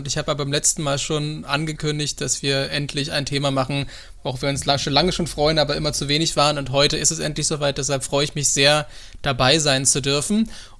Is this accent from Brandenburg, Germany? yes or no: yes; Brandenburg, Germany; born there; Denn meine Eltern kommen ja aus, oder ich bin ja in Brandenburg geboren. Das heißt, da kam man in den 80ern nicht ohne weiteres an Videospielekonsolen ran.